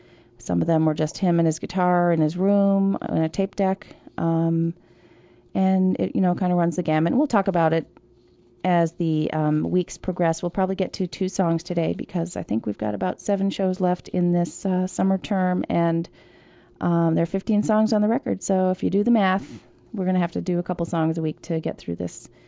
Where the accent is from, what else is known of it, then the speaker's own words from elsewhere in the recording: Cleveland, Ohio, United States; because I'm from Cleveland originally, and I like to feature Cleveland artists.